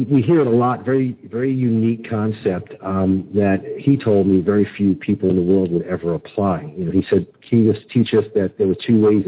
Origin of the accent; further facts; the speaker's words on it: New York City, New York, United States; accent: New York; also born or lived in Florida; now in Los Angeles, United States; Yeah, I was born in New York City. I think probably the listeners picked that up from my introduction. born and raised there. I can't lose the accent. I then spent a little bit of time, about 20 years in Florida